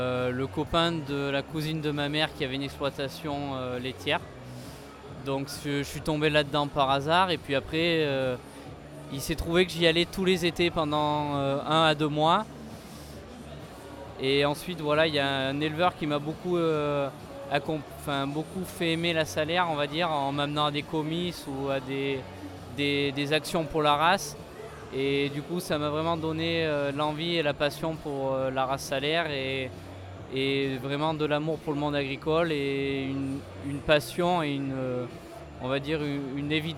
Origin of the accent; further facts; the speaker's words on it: Nouvelle-Aquitaine, France; J'aimerais bien m'installer chez moi en Xaintrie parce que j'aime mon pays, j'aime ma terre.